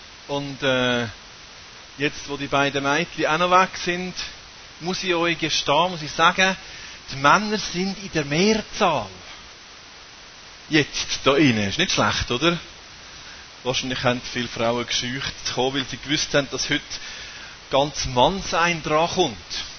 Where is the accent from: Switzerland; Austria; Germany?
Switzerland; Weil manchmal haben wir ja so ein bisschen Mühe mit unseren Ausländern bei uns in der Schweiz.